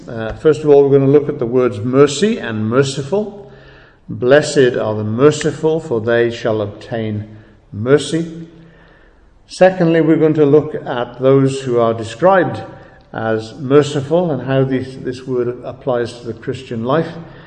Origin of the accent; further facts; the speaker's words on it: England, United Kingdom; First of all, in English, because we're English and we have the Bible translated into English